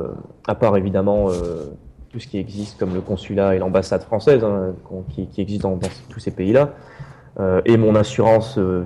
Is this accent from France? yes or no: yes; Nouvelle-Aquitaine, France; Je viens du Pays Basque.